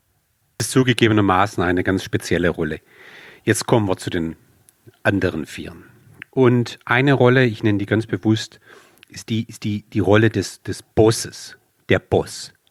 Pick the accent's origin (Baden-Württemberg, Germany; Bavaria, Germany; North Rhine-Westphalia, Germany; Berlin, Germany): Baden-Württemberg, Germany; wie man ja ab und zu durchhört, bin ich Schwabe